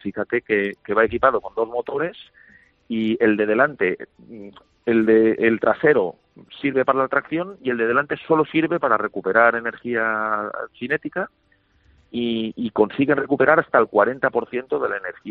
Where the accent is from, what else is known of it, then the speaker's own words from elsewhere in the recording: Spain; como director del circuito y como español